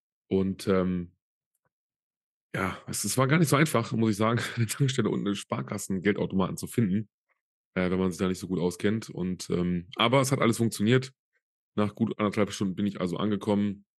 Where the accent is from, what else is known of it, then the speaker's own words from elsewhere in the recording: Solingen, North Rhine-Westphalia, Germany; Hier in meiner Heimat in Solingen.